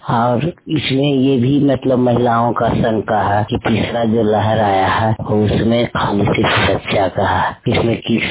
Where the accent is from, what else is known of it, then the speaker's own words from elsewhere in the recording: Darwara, Bihar, India; मैं ग्राम दरवारा पंचायत दरवारा थाना नरसरा जिला नालंदा की रहने वाली हूँ।